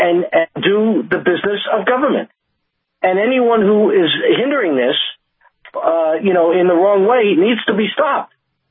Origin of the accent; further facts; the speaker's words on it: New York, United States; And I told them, I'm from New York.